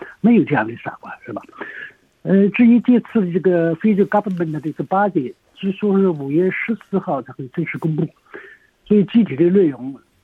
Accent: China; 所以这一次我们中国人相信什么？

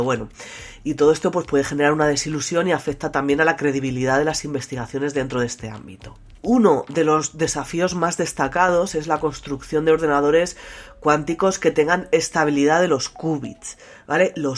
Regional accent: Spain; ha instalado el primer ordenador cuántico de acceso público en mi país, en España

